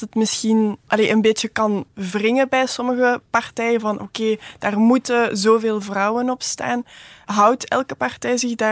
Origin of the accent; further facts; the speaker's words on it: Brussels, Brussels-Capital Region, Belgium; Allee, als ik zo rondloop, ik ben ook van Brussel, in Brussel, dan zie ik toch wel heel erg veel mensen met een migratieachtergrond.